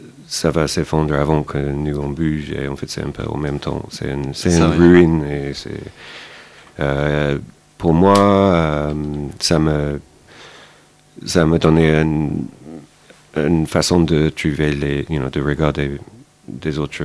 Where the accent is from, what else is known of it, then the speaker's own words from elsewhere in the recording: South East England, United Kingdom; French is a second language; now in Paris, France; Dans le sud d'Angleterre. Une heure de Londres par voiture, mais plus sud.